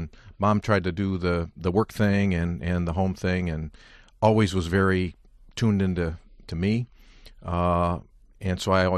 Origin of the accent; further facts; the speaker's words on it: Lansing, Michigan, United States; I'm from Lansing, Michigan, as you mentioned, and I'm an only child.